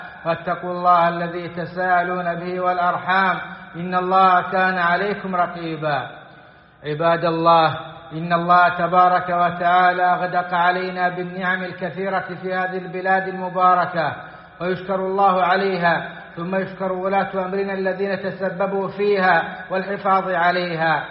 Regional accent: Saudi Arabia; في بلادنا السعودية

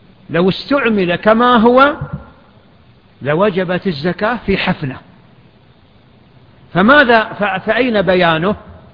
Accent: Medina Province, Saudi Arabia; في ضواحي المدينة، بل في ضواحي الحنكية وضواحي المدينة وفي وادي الفرع التي هي بلدتنا

